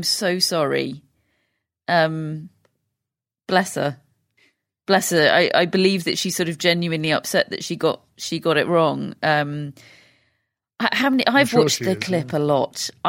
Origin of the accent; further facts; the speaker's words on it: United Kingdom; We're British.